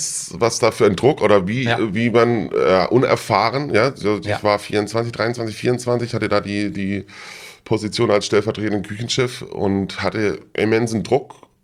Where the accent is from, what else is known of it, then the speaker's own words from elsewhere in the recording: Baden-Württemberg, Germany; Ich bin ursprünglich aus der Nähe von Karlsruhe. Da bin ich geboren, da hätten wir nicht zur Schule gegangen. 17 Jahre Schule, dann habe ich da meine Lehre gemacht, in Ettlingen im Erbrinz.